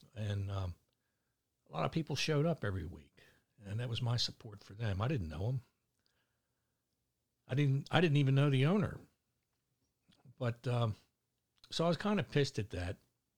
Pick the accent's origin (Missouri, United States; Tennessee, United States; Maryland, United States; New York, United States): Maryland, United States; Baltimore; accent: Baltimore; I'm like, hell no, I'm from Baltimore. It's a Baltimore accent.